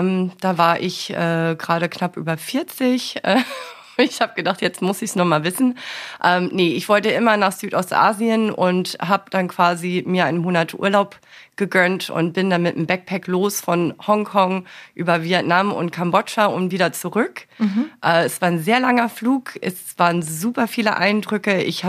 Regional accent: Frankfurt, Hesse, Germany; deutscherseits bin ich ja aus Frankfurt am Main, also aus der Nähe von Frankfurt am Main.

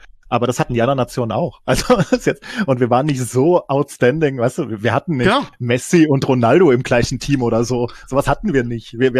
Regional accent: Frankfurt, Hesse, Germany; aufgrund meiner Vereinsprägung als Frankfurter

